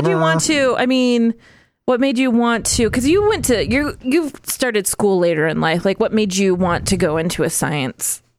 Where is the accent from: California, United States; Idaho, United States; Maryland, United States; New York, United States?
Idaho, United States; Boise; I grew up on the west side of Boise and that was Mormon Central.